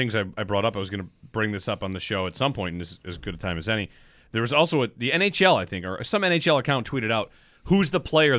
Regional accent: Auburn, New York, United States; Growing up in Auburn near Syracuse, it wasn't about, like, hockey all the time.

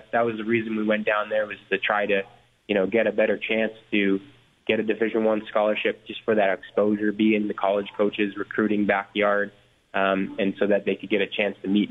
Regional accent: Canada; So, I never really thought that being a Canadian was a downside.

